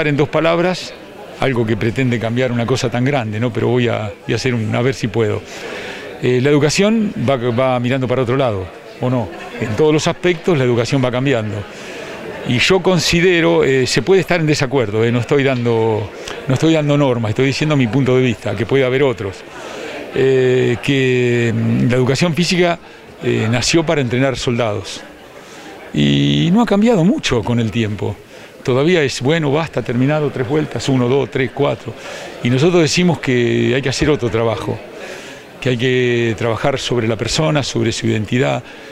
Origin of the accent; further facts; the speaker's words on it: Chivilcoy, Buenos Aires Province, Argentina; moved away as an adult; este que es mi pueblo también, ¿no? Porque yo nací acá, viví hasta los 20 años, inclusive comencé a trabajar acá, y muchas de las locuras que hoy van a ver nacieron acá en Chivilcoy.